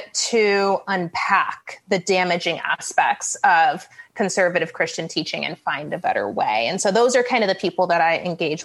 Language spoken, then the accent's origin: English; New York, United States; I am definitely born and raised sure. And I grew up in New York.